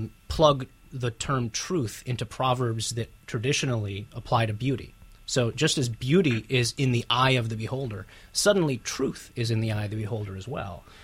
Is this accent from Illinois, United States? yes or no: no; Ohio, United States; And it's important to remember, I'm from Ohio. Ohio was actually went to Trump.